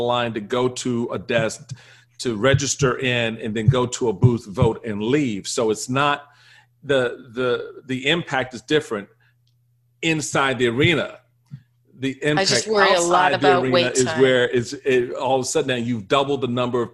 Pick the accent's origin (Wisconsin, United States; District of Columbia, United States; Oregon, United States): District of Columbia, United States; Washington; where I grew up in Washington, D.C.